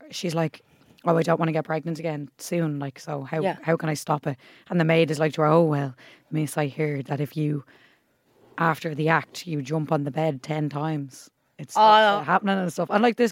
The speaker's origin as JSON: {"language": "English", "region": "West Midlands", "country": "United Kingdom", "tie": "born or raised there", "said": "Oh, no, my accent is well gone."}